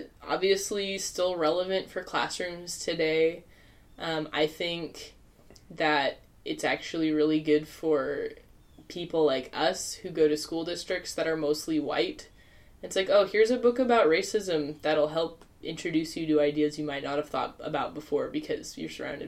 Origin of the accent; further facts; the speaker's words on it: the South, United States; And as a Southerner